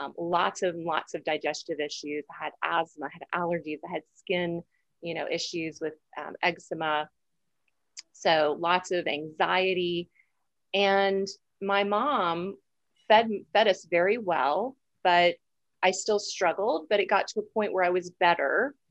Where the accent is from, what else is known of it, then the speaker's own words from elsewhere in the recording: Atlanta, Georgia, United States; But I am from Atlanta, Georgia in the US